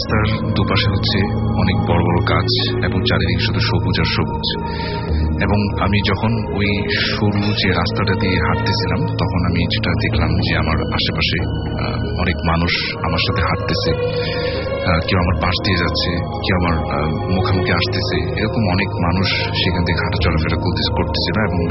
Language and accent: Bangla; Dhaka, Dhaka Division, Bangladesh; ঢাকা থেকে এসেছি